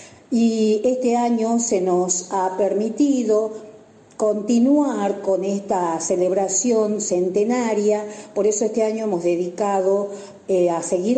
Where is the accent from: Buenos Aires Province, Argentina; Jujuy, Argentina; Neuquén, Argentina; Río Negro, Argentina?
Jujuy, Argentina; San Salvador de Jujuy; de San Salvador de Jujuy.